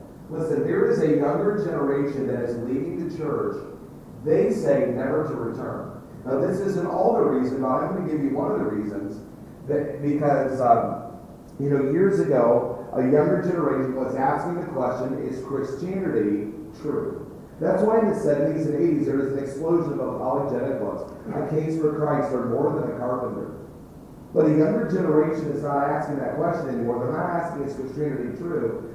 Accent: Atlanta, Georgia, United States; I grew up in Atlanta, Georgia.

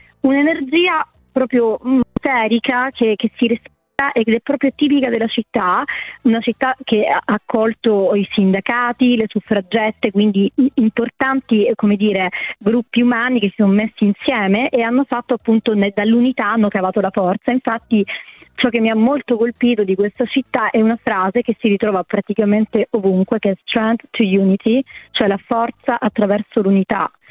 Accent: Sicily, Italy; Io sono siciliana

